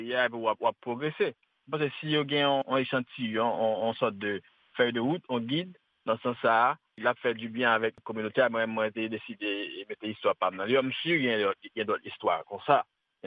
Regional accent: Washington, District of Columbia, United States; je viens de Washington, DC.

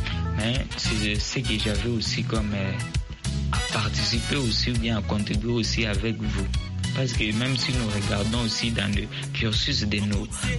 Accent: DR Congo; chez nous en Afrique, particulièrement en RDC

